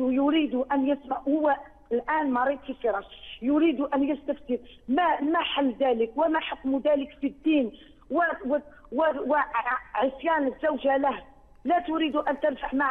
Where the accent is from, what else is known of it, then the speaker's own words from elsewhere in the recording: Algeria; موجودة عندنا في الجزائر